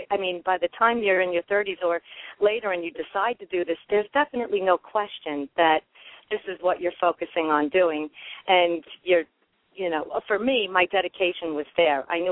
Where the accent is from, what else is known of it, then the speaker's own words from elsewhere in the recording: Queens, New York, United States; now in Long Island, United States; And I grew up in Queens, and I lived on Long Island, and I still live on Long Island in New York.